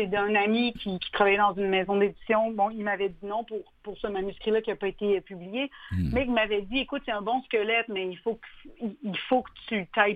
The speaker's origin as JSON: {"language": "French", "region": "Quebec", "country": "Canada", "tie": "born or raised there", "also_born_or_lived": "Gaspésie", "lives_now": "Montreal, Canada", "said": "mon arrivée sur la Côte-Nord, parce que j'ai grandi sur la Côte-Nord."}